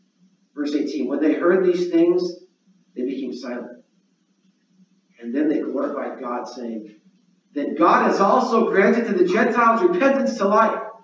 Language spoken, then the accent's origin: English; Lawndale, California, United States; also born or lived in Inglewood / Hawthorne; Now, I grew up in the suburbs of Los Angeles, Lawndale and Hawthorne. From birth to 11. So I was born in Inglewood, and we moved a few miles away.